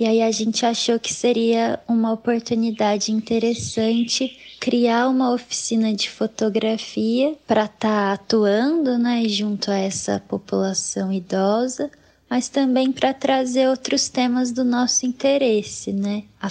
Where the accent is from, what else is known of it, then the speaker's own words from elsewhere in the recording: Minas Gerais, Brazil; now in São Carlos, Brazil; sou mineira, tenho uma família grande por parte de mãe no sul de Minas, em Varginha. Meu pai é argentino, nascido em Santa Fé, então também tem essa metade argentina, né? E aí eu nasci e cresci no sul de Minas.